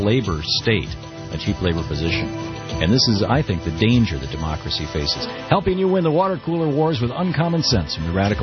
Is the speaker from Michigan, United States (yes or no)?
yes; Lansing, Michigan, United States; I mean, I grew up in Lansing, Michigan. A lot of my friends, their parents worked at Oldsmobile.